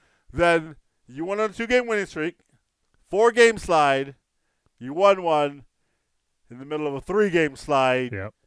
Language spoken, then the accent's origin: English; Chico, California, United States; many of the residents that got out are now displaced in my hometown of Chico and across the North State.